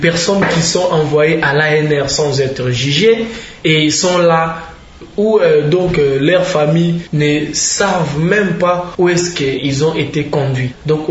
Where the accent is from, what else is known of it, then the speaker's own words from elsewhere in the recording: DR Congo; Surtout parce que nous sommes premièrement des Congolais. Nous sommes d'abord des Congolais.